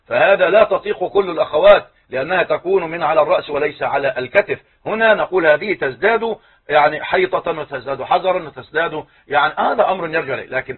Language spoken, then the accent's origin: Arabic; Egypt